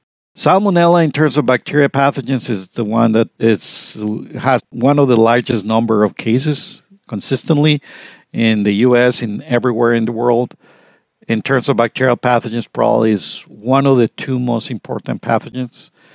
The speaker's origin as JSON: {"language": "English", "country": "Mexico", "moved": "as an adult", "lives_now": "United States", "said": "when I started my bachelor's degree in food science back in Mexico. I'm originally from Mexico."}